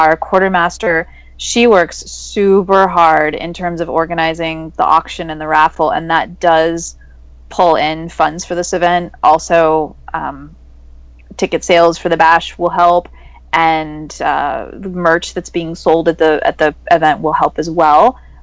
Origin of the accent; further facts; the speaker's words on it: Florida, United States; Of course, here in the state of Florida, in my home state, we'll be building a lot of props